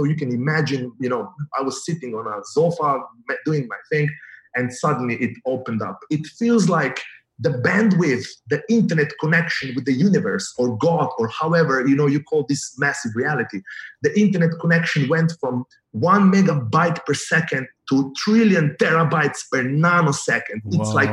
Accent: Slovenia; And if I may share, I come from Slovenia, Europe. It's a beautiful country. It's such a beautiful country.

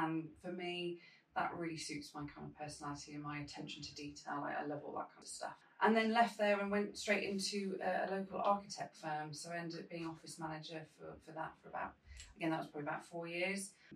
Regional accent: Stratford-upon-Avon, West Midlands, United Kingdom; in little sleepy Stratford-upon-Avon, my hometown, went along for this role.

